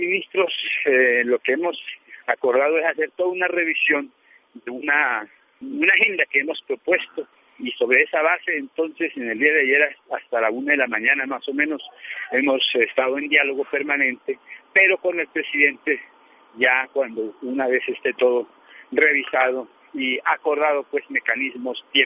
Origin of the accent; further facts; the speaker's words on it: Colombia; como colombianos que somos